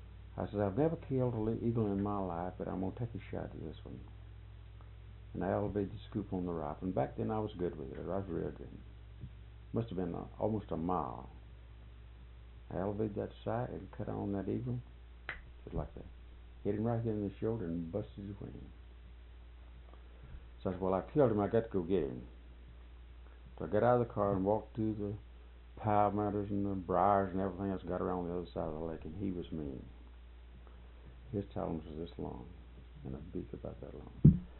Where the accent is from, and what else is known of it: Florida, United States; born or raised there